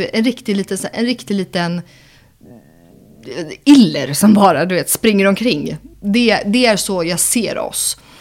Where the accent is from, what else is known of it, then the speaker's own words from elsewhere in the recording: Älvvik, Stockholm County, Sweden; Jag är uppvuxen på Älfvik, så jag hade liksom kossor som grannar.